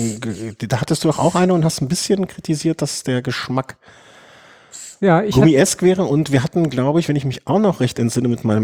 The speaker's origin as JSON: {"language": "German", "town": "Cologne", "region": "North Rhine-Westphalia", "country": "Germany", "said": "Als Kölner kann ich dazu natürlich so sagen, ist Düsseldorf immer ein Abenteuer und nicht immer ein schönes Abenteuer."}